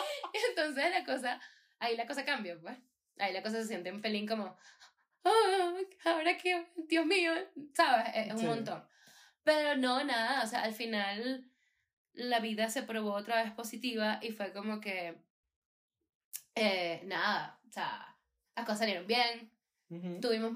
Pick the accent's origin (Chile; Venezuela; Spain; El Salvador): Venezuela; now in Colombia; el proceso que uno tiene que pasar como venezolano aquí en Colombia, pues para procesos de visado también